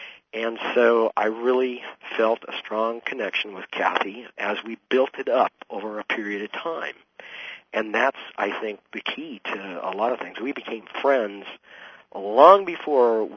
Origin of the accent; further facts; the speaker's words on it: New Mexico, United States; also born or lived in Pennsylvania; And you know, I was born in Pennsylvania, so, but I swear, I mean, I've been out here in the Southwest since I've been 4 years old. Now, we have four distinct seasons in New Mexico